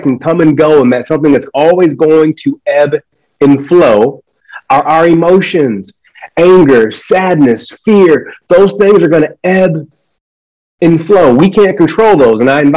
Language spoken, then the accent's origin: English; Michigan, United States; now in Los Angeles, United States; I was born and raised in Michigan.